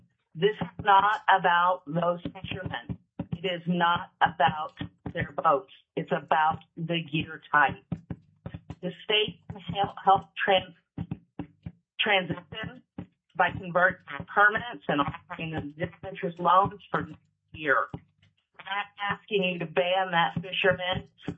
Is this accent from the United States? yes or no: yes; Anchor Point, Alaska, United States; I'm from Anchor Point.